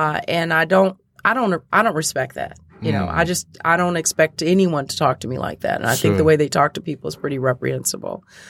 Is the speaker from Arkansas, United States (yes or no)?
yes; Arkansas, United States; born there; also born or lived in Michigan; Well, I was born in Arkansas, so I'm not originally from here. But while my parents were in law school, we were here for 3 years. Then when they graduated, we went back down south. Then when they divorced, we came back up here.